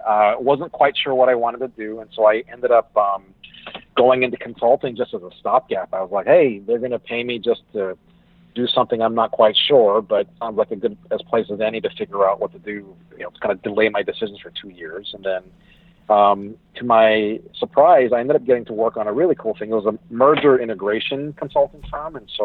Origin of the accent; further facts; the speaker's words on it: Hawaii, United States; So I was born and raised in Hawaii. Immigrant parents from Korea.